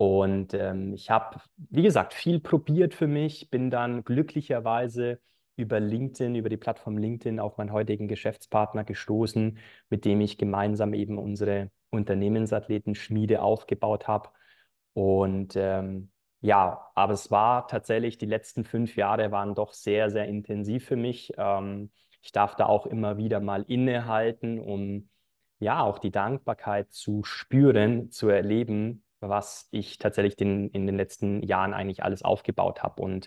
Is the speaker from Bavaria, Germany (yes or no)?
yes; Bavaria, Germany; also born or lived in Munich; now in Vienna, Austria; Ich komme nicht aus Wien. Ich lebe seit einem Jahr in Wien. Ich komme aus Bayern tatsächlich. Also um es genau zu nennen, aus dem Allgäu. Und habe viele Jahre auch in München gelebt.